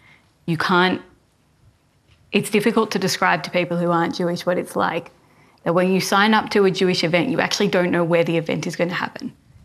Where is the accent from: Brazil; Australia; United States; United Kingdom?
Australia; I was born in Australia and I grew up here